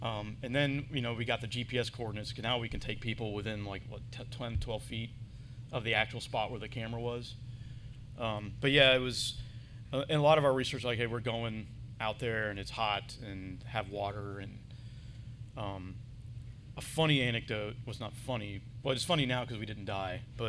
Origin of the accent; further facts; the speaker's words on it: Georgia, United States; I'm like, oh, I'm from Georgia, so it feels like 90.